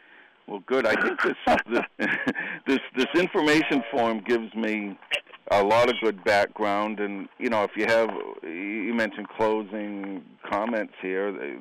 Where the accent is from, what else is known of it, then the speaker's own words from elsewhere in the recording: Nashville, Tennessee, United States; I was born here in Nashville and grew up as a Red Sox fan